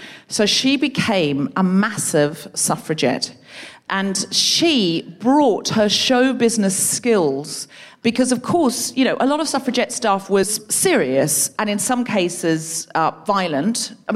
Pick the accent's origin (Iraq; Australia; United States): Australia; born there; because I was born in Australia.